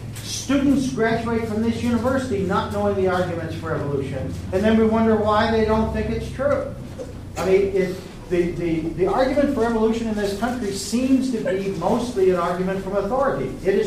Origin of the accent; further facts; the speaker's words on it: United States; Okay, I'm an American.